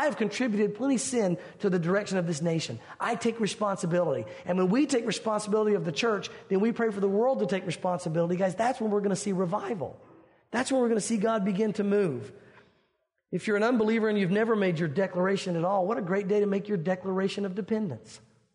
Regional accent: the South, United States; I'm not saying that means that the South was in darkness. I'm from the South, so don't take this wrong.

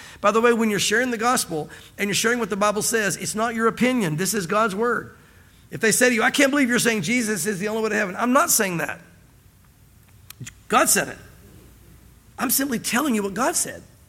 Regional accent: Southern US, United States; in the South, we tend to think that we're saved because we grew up in the South and in a Christian home and went to church.

